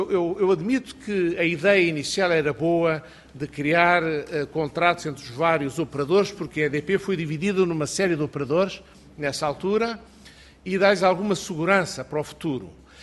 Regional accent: Portugal; enquanto português

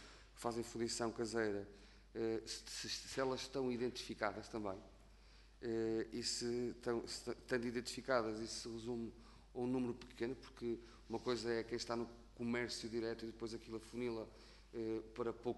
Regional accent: Viana do Castelo, Norte, Portugal; eu sou oriundo de Viana do Castelo

